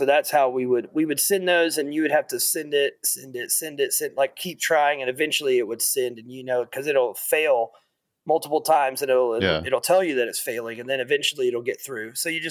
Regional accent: the South, United States; So, you know, I'm from the South, as you can tell.

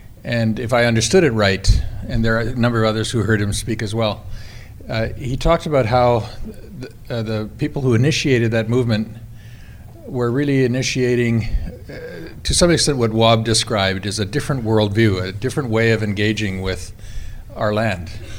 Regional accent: Canada; that they'd become part of our Canadian language, even when we're speaking English.

